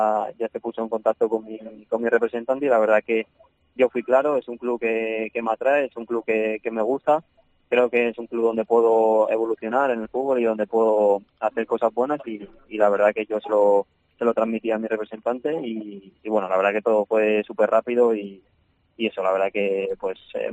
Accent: Logroño, La Rioja, Spain; now in Mallorca, Spain; yo particularmente vengo de Logroño y, bueno, venir aquí a Mallorca pues es un cambio importante

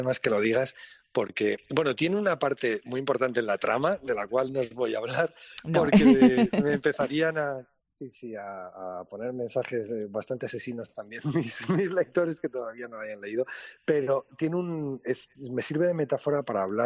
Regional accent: La Rioja, Spain; Pues tenía yo una cuenta pendiente con La Rioja, con mi tierra, después de haber, fíjate, ido de aquí para allá por el mundo

